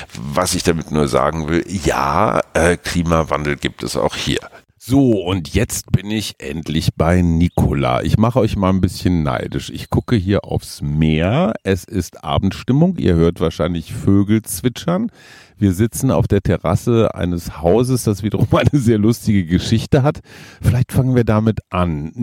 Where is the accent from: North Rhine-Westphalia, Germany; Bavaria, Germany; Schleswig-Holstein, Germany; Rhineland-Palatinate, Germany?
North Rhine-Westphalia, Germany; Münster; Das zeigt, du hast irgendwie einen Schweizer Hintergrund, der ist aber quasi angelernt, weil wir stammen beide aus Münster.